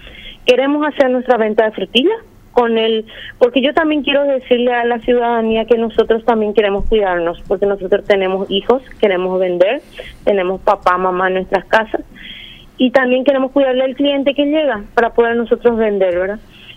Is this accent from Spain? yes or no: no; Paraguay; cuando somos paraguayos